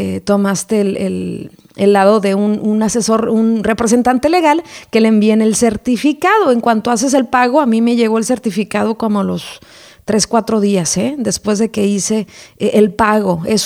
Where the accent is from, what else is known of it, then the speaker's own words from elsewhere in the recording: Mexico; now in United States; Yo desde Estados Unidos lo hago, sigo siendo mexicana